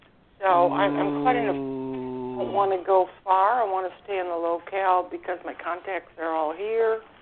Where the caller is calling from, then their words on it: Florida, United States; I'm calling from Florida.